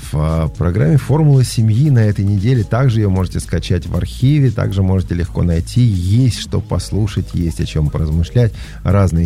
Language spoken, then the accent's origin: Russian; Saint Petersburg, Russia; born there; я не был питерцем, но я родился в Санкт-Петербурге, в Ленинграде тогда еще. У нас родственники жили и живут в Питере.